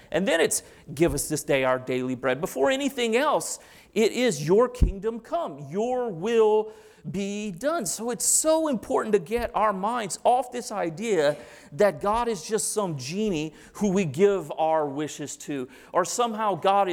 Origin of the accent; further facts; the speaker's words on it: the South, United States; Look, football season's about to kick off. I'm from the South.